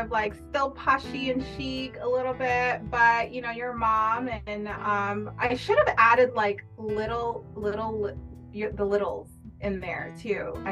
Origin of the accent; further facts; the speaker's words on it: Hawaii, United States; born there; now in Las Vegas, United States; I am from Las Vegas. I've been here for about 20 something years now and originally born in Hawaii.